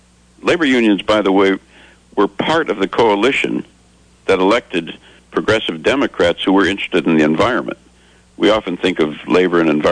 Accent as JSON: {"language": "English", "region": "Wisconsin", "country": "United States", "tie": "born or raised there", "said": "but Wisconsin, my home state, is a very, very difficult state, but it's not without hope."}